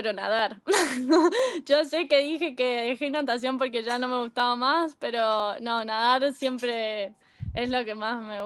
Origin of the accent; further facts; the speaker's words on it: Mendoza, Argentina; now in Tucson, United States; todo el mundo que le digo que soy de Mendoza es lo primero que me dicen.